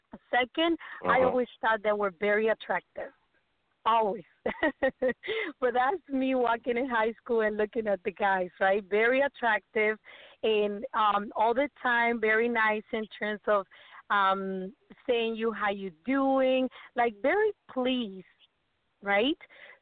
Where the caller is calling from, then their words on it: Chicago, Illinois, United States; English is a second language; Here I am from Chicago.